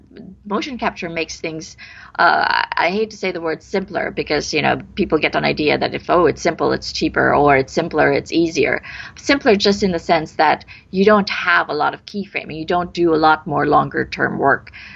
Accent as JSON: {"language": "English", "country": "Philippines", "tie": "born or raised there", "said": "I grew up here. I was born here in the Philippines. I went to the University of the Philippines"}